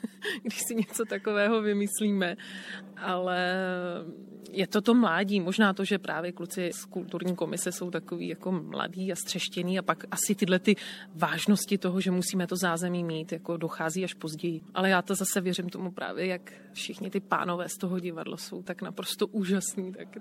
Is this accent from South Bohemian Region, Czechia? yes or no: yes; Husinec, South Bohemian Region, Czechia; Normálně jsme se mu přihlásili, že jsme z Husince